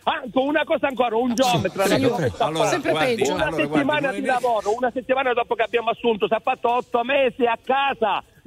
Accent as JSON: {"language": "Italian", "region": "Sicily", "country": "Italy", "lives_now": "Turin, Italy", "said": "Io sono siciliano"}